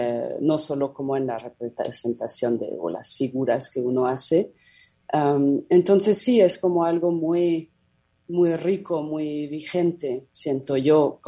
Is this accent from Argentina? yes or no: no; France; Spanish is a second language; es algo que también se relaciona con mi cultura, soy francesa.